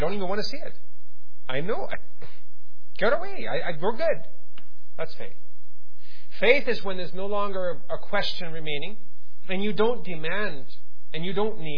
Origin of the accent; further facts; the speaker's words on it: Russia; moved away; We came from Russia with $100 US and a credit card. It's been 7 years since we've been gone.